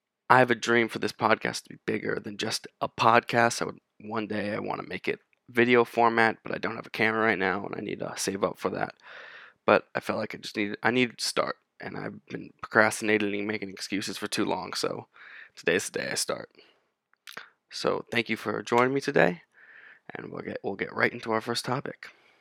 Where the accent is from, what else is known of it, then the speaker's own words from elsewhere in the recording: New York City, New York, United States; now in Philadelphia, United States; I'm born and raised in New York City. Go to college in Philadelphia at Temple University, and I'm studying film.